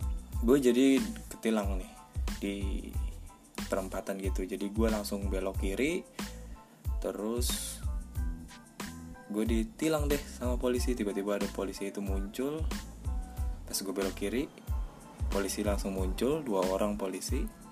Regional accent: Jakarta, Indonesia; born there; Gue sendiri yang lahir di Jakarta masih belum sebegitu apal gitu jalanan di semua lini Jakarta.

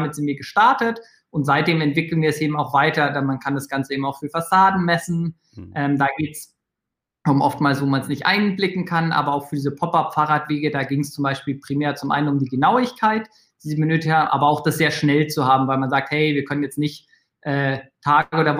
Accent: Munich, Bavaria, Germany; also born or lived in Reutlingen / Lancaster; Und ganz davor, ich komme ursprünglich aus München, bin ich da eigentlich so die erste Hälfte meines Lebens in München aufgewachsen und zur Schule gegangen und seitdem so ein bisschen rumgekommen durch die Republik.

